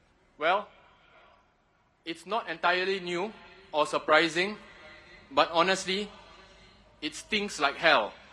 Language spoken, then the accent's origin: English; Singapore; growing up in Singapore